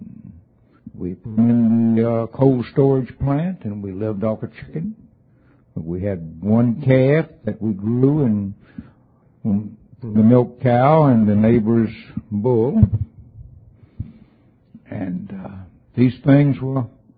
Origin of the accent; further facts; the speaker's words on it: Alabama, United States; I was raised in Alabama.